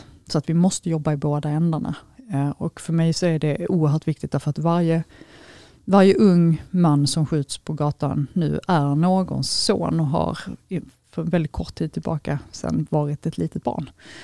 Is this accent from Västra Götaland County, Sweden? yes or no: no; Helsingborg, Skåne, Sweden; also born or lived in Lund; now in Malmö, Sweden; Jag är född i Lund men uppvuxen i Helsingborg. Och sen har jag bott i 25 år, det var snart, i Malmö.